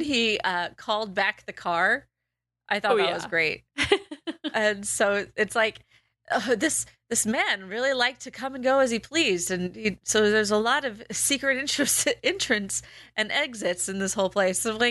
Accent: United States; kings are bad because I'm an American.

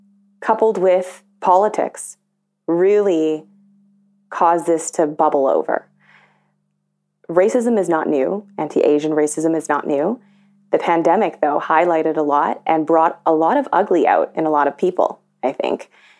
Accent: Toronto, Ontario, Canada; also born or lived in Scarborough / Markham; Growing up in Toronto and in Scarborough and in Markham, they're pretty diverse places.

